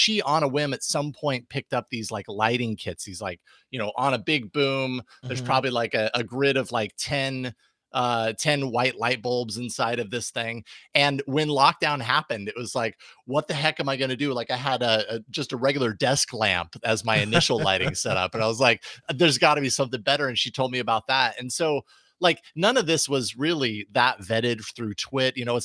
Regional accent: Boise, Idaho, United States; I also, you know, growing up in Boise, you know, Boise's changed a lot. No question. When I was a kid, it was a pretty small, it felt very small.

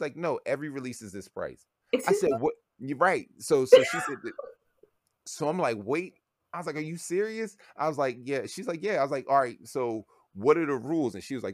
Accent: East Coast, United States; I didn't understand. I didn't know. I was just from the East Coast.

